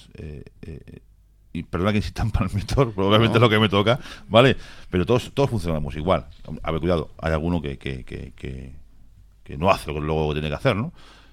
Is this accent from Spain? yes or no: yes; Málaga, Andalusia, Spain; also born or lived in San Sebastián; now in Canary Islands, Spain; Nací en San Sebastián, pero crié en Málaga.